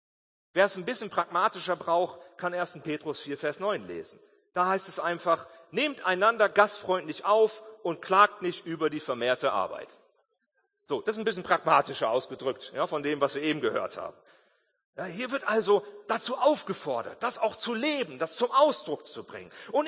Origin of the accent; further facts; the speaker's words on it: Germany; dann sitzen wir als Deutsche da und denken dann, boah, das ist aber schön hier, ne?